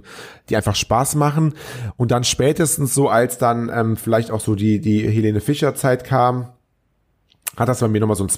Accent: Troisdorf, North Rhine-Westphalia, Germany; Ich bin ja Kölner, aber ich bin damals aufgewachsen in Troisdorf.

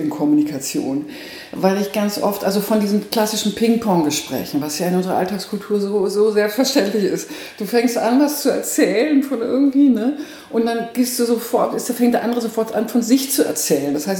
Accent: Nuremberg, Bavaria, Germany; moved away as an adult; now in Bielefeld, Germany; Ursprünglich komme ich aus dem Frankenland. Also ich könnte jetzt sozusagen an der Christkindl-Wahl könnte ich jetzt teilnehmen. Es dürfen nämlich nur gebürtige Nürnbergerinnen. Mhm. Bin aber weggegangen, weil ich wegen dem Studium und lebe jetzt in Bielefeld

